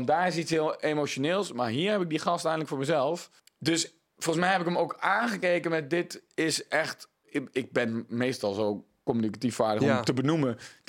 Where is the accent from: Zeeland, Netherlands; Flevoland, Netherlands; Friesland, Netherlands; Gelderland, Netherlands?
Gelderland, Netherlands; Ik kwam uit Gelderland, niet uit Brabant.